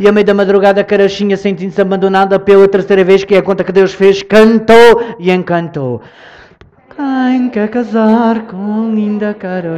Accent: Beja, Alentejo, Portugal; accent: Beja; Porque nós, os de Beja, temos um sotaque diferente de todo o Alentejo. Nós carregamos muito na letra E.

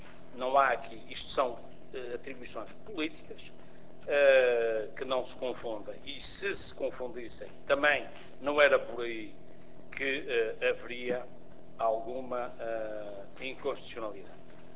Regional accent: Madeira, Portugal; como deputado e como madeirense

